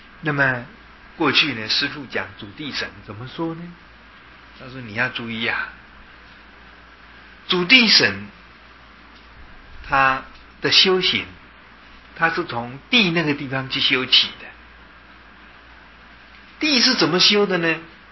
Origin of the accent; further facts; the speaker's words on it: Taiwan; 其实你以为说你在那我们台湾话讲说骗金啊哈